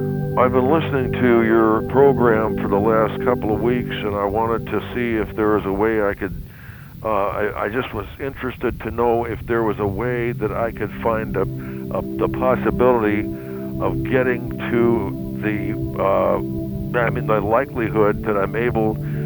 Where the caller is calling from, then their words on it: Hampton, New York, United States; I'm calling you from Hampton, New York.